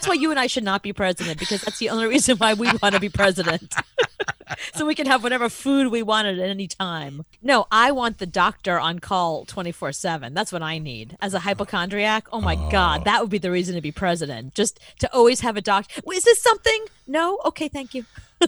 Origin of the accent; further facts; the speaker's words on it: United States; I feel, as an American, I feel insulted.